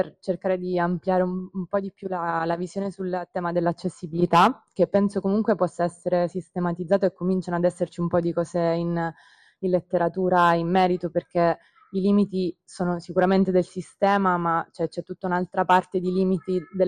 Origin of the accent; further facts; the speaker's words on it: Sicily, Italy; io sono siciliana, vivo in provincia di Ragusa, che non è una città come Palermo